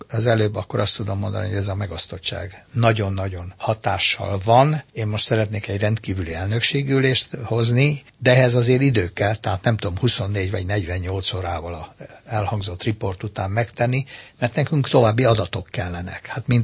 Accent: Hungary; elsősorban magyar vagyok, és ezért az országért én mindent megteszek.

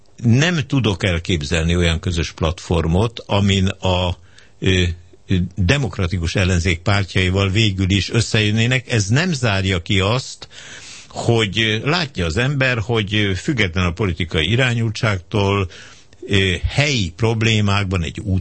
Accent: Hungary; mint magyar szavazópolgárnak

